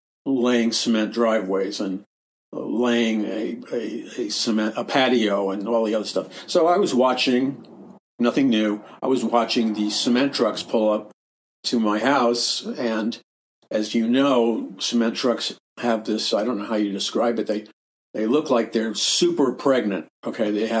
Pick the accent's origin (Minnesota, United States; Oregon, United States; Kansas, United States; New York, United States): New York, United States; New York City; Growing up in New York City, you'd see cement mixers all the time